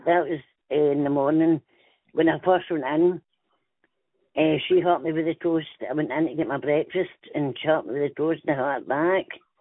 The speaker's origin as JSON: {"language": "English", "town": "Lennoxtown", "region": "Scotland", "country": "United Kingdom", "said": "He was a Hood because he came from Kirky and I came from Lennoxtown."}